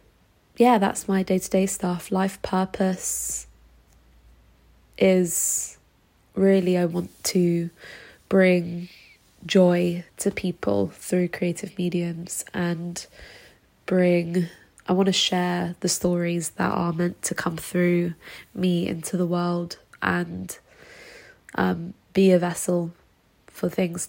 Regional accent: London, United Kingdom; I am from Crouch End, London. I'm living in Crouch End, London.

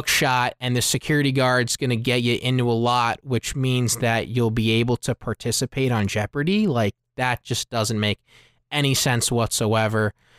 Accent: East Coast, United States; And growing up on the East Coast, every time that we ever went into New York and we would be on the school buses

